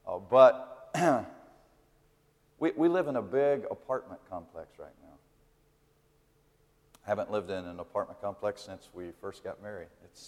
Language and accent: English; Alabama, United States; I grew up in South Alabama, and I tell you, it wasn't Mayberry, but you know, it was okay.